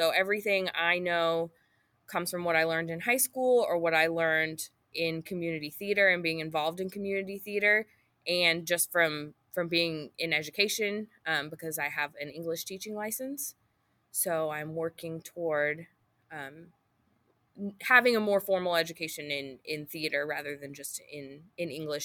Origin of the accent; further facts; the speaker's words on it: Boonville, Indiana, United States; also born or lived in Chandler; but I did grow up in Chandler and then in Boonville, and I went to Boonville High School